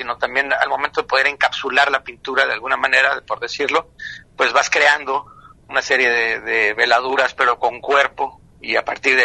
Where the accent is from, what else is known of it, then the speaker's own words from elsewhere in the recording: Mexico City, Mexico; born there; nací en la Ciudad de México